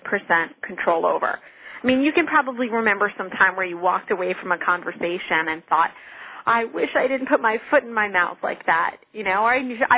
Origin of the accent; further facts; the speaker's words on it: New York, United States; and I grew up in Long Island and was very aware of any racial or religious tension in the area.